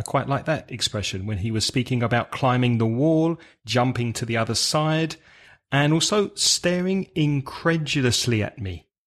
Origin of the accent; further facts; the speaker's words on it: London, United Kingdom; As a Londoner, I swallow my R's.